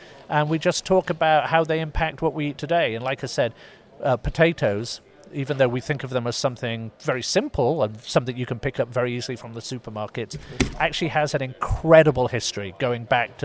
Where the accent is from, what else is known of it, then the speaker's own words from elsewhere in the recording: United Kingdom; I come from Britain